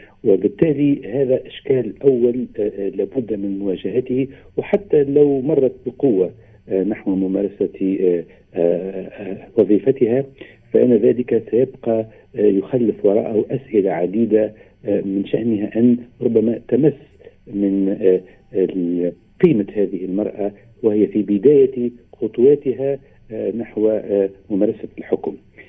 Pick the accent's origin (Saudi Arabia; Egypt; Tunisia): Tunisia; شوف يعني كتونسي وكمتابع للشأن الوطني